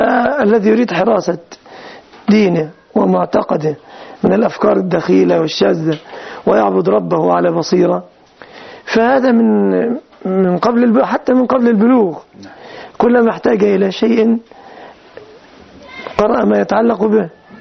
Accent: Egypt; كلمة بالنسبة هذه أكثرنا منها نحن المصريون

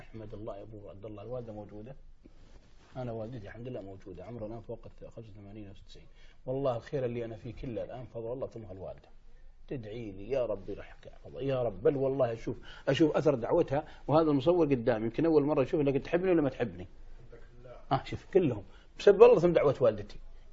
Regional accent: Saudi Arabia; ما في دار العجزة في الكويت وعندنا في السعودية

